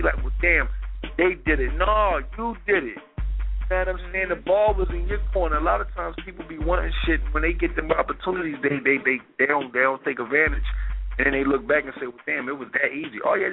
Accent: Philadelphia, Pennsylvania, United States; I'm from Philly. Like, we just don't get away with shit, man.

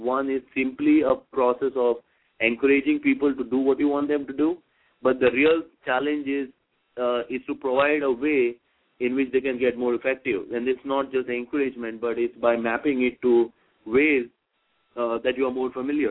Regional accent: India; I come from India, and, you know, we have a pretty interesting scenario here.

